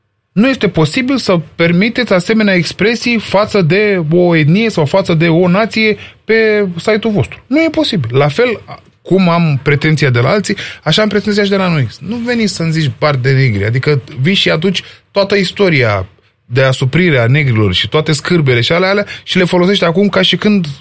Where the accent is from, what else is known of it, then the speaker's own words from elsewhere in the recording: Berșina, Romania; Sunt un băiat care am crescut în Berșina.